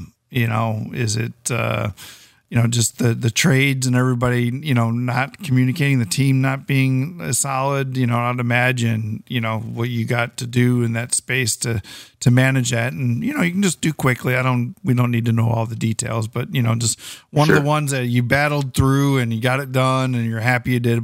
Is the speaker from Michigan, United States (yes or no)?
yes; Detroit, Michigan, United States; I'm from Detroit as well